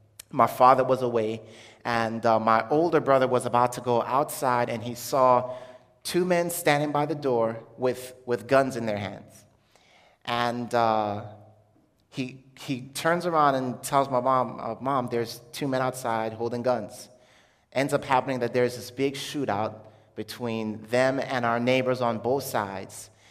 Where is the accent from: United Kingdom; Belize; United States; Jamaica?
Jamaica; born there; I was born in Jamaica. That does not mean that I was void. And I'm just telling you, I was born in Jamaica.